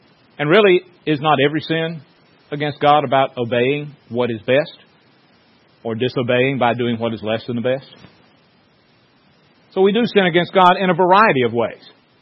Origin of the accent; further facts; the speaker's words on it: South Carolina, United States; We're from Horry County.